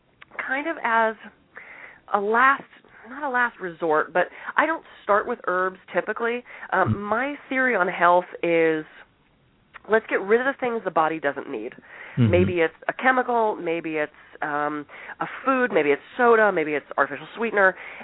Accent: Pittsburgh, Pennsylvania, United States; now in Los Angeles, United States; I mean, I grew up in Pittsburgh where you had really clear seasons. You come to L.A., it's one big season until the earthquake comes and then we get a second season.

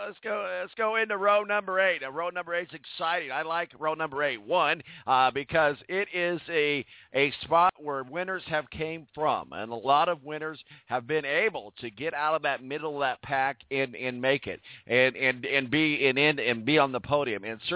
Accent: Evansville, Indiana, United States; Really, you know, I grew up in Evansville, so, you know, it was really kind of a neat experience there.

